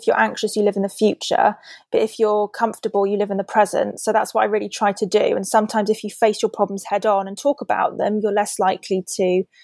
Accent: United Kingdom; I think as British people, we're very conscious about the way that we're perceived.

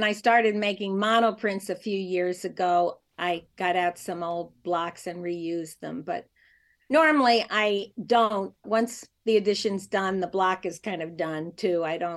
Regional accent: Queens, New York, United States; I mean, I grew up on Long Island in Queens, and we literally moved to the beach for like the whole summer.

